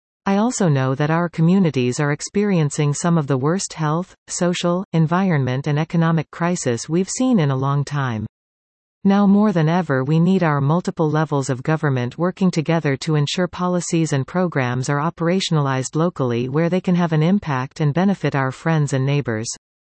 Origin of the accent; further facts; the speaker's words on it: Quyon, Quebec, Canada; I was raised in Quillan, Quebec, a small rural village situated along the north shore of the Ottawa River in the municipality of Pontiac within the Outaouais region of western Quebec.